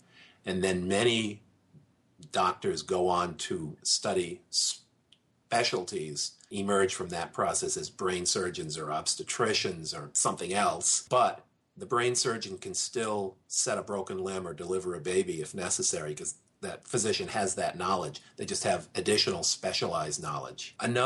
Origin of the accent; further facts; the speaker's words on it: New England, United States; I'm from New England. We have the reputation as being thrifty, and I am thrifty.